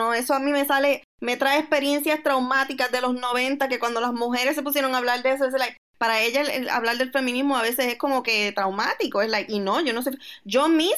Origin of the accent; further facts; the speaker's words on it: Puerto Rico; yo me crié en Puerto Rico en una iglesia presbiteriana